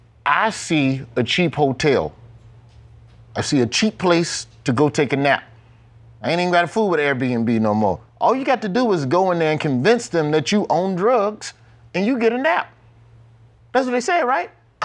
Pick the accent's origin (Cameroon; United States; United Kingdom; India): United States; Birmingham, Alabama; I'm from Birmingham, Alabama, and I'm gonna fight you.